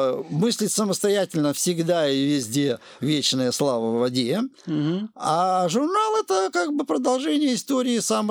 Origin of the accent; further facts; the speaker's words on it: Orenburg, Orenburg Oblast, Russia; поскольку я был из Оренбурга, у меня была целёвка